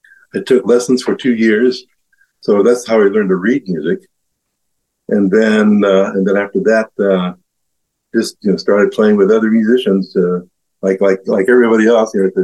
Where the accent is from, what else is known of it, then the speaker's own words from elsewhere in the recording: Paramount, California, United States; it was a great town of Paramount in the LA County region, and I thought it was a great childhood. I grew up in Catholic schools